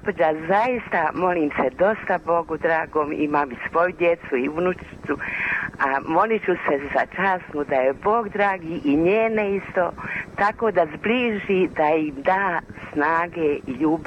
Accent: Sarajevo, Federation of Bosnia and Herzegovina, Bosnia & Herzegovina; now in Zagreb, Croatia; Ja iz Zagreba zovem, ali iz Sarajeva sam.

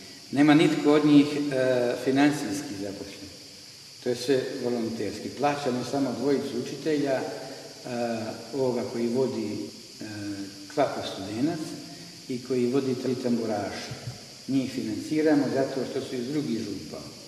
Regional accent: Herzegovina, Bosnia & Herzegovina; Kod nas u Hercegovini

